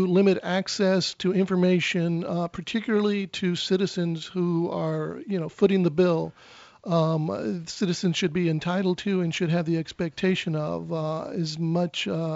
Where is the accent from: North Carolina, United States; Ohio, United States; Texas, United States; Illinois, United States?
Texas, United States; El Paso; now in Louisiana, United States; I was born and reared in Texas, and I've been in Louisiana for about 90 days now.